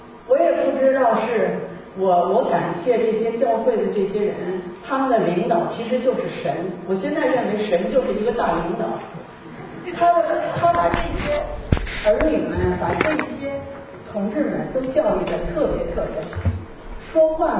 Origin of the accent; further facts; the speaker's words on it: China; 而且我是中国人，我是爱国的。